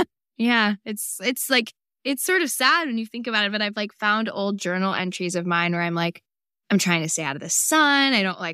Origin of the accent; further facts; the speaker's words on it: California, United States; and I'm Indian and white, and people would think we're like Latina all the time growing up in Northern California.